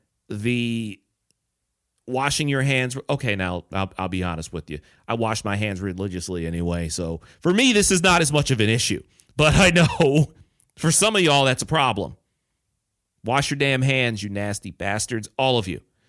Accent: Detroit, Michigan, United States; also born or lived in Chicago; I look at a city like Detroit, my hometown. My parents still live in the Detroit area, that concentrated region in southeast Michigan where most of the cases are.

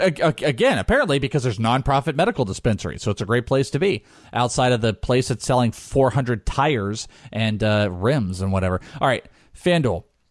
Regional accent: California, United States; I mean, dude, I'm from the Bay Area.

